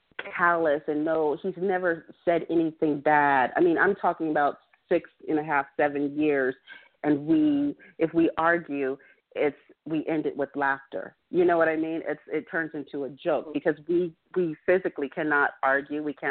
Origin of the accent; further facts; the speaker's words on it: California, United States; moved away as an adult; now in Scottsdale, United States; I was actually born in the Midwest. I was raised in California, and I love California. I'm from that Bay Area, San Francisco, Oakland area. And after I finished school at age 18, 19, I wanted to travel.